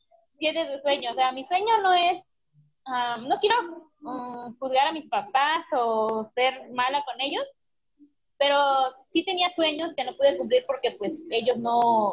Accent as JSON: {"language": "Spanish", "region": "Guerrero", "country": "Mexico", "tie": "born or raised there", "said": "de aquí donde vivo, en Guerrero, o más bien en mi ciudad, lo más cerca de mi pueblo, no había escuelas para estudiar pues, alguna carrera que me llevara a eso."}